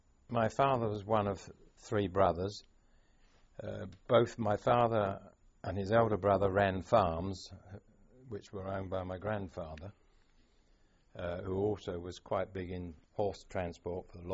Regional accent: Heston, London, United Kingdom; growing up in Heston, I went to the local... I couldn't go into the local Heston Junior School because they were full up.

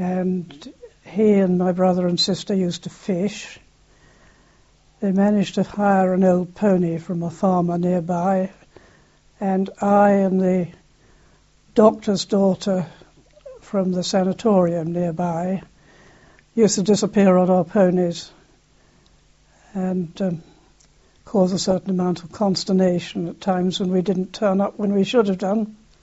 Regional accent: Aylsham, East of England, United Kingdom; born there; Well, I was born in Aylsham, just.

